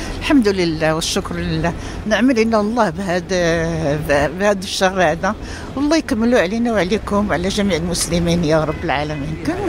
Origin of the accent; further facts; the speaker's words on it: Morocco; احنا مغاربة مؤصلين مغاربة